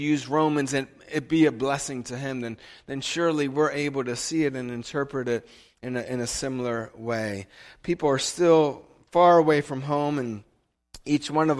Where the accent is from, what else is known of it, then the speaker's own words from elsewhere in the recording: United States; By the way, I'm not Russian. I'm American. Just clear that up. People still think I'm Russian.